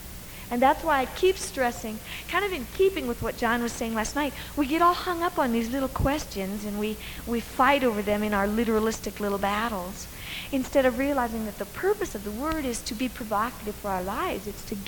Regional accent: Midwest, United States; I grew up in the Midwest. Some of you are from the Midwest.

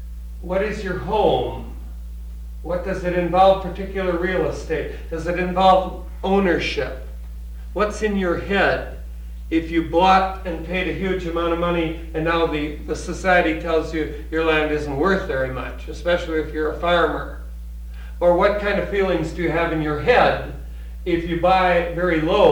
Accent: Zumbrota, Minnesota, United States; I'm from Zumbrota, Minnesota. Our family only lived there 8 years, but I went through that time from about fifth grade through high school

